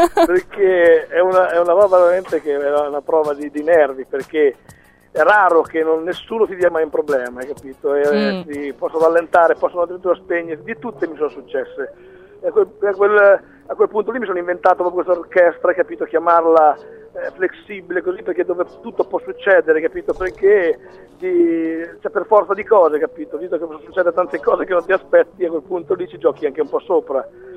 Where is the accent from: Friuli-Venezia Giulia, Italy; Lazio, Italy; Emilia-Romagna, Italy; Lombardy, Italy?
Emilia-Romagna, Italy; In provincia di Arezzo, tra il confine tra Romagna e Toscana, visto che sono romagnolo